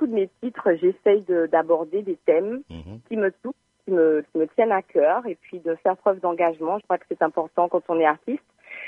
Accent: Martinique; il y a beaucoup de pans de notre histoire en tant que Martiniquais, Antillais, que nous ne connaissons pas beaucoup.

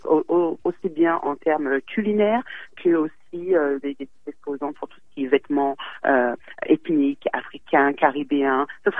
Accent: Guadeloupe, France; Je suis moi-même des Antilles, de la Guadeloupe, et ça m'a fait vraiment chaud au cœur d'entendre mon interlocutrice précédente parler d'écrivains qui ont bercé mon enfance, en fait.

